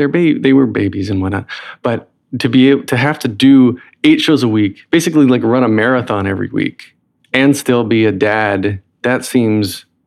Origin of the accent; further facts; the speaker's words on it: North Carolina, United States; accent: Southern; now in Brooklyn, United States; Oh, I'm from. Well, I live in Brooklyn now, but from North Carolina, so I had to drop my Southern accent.